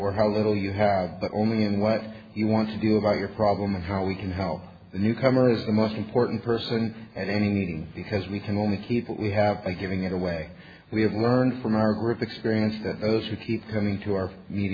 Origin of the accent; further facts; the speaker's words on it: California, United States; Hello, everyone. … I'm an addict from Sonoma County, California.